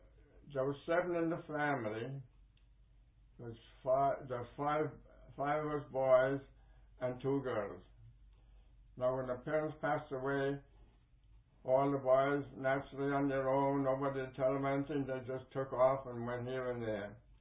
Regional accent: Charleville, County Cork, Ireland; I was born in Ballysally, Charleville, County Cork, Ireland, October 8, 1907.

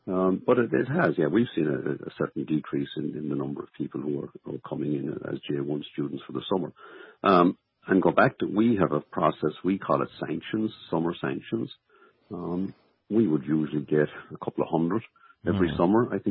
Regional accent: Cork, Munster, Ireland; accent: Cork; also born or lived in Dublin; now in United States; But obviously with an accent like this, I'm not going to be able to deny I'm from Cork, Adrian.

